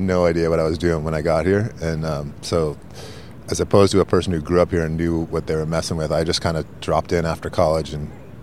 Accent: East Coast, United States; And when I grew up in the East Coast where I learned to surf, it was so rare to even get that kind of feeling

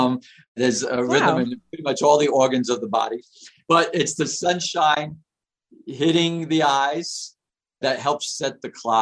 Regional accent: Queens, New York, United States; born or raised there

